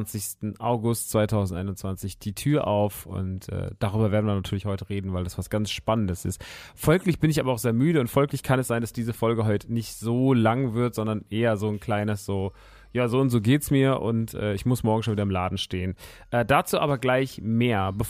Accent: Rodgau, Hesse, Germany; Nerdy Turdy World in Rottgau-Jügesheim, meiner alten Heimat.

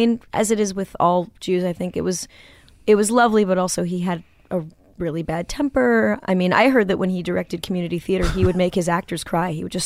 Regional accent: Manhattan Beach, California, United States; And it was weird growing up in Manhattan Beach because I was an anxious kid I was obsessed with musical theater and thought about death

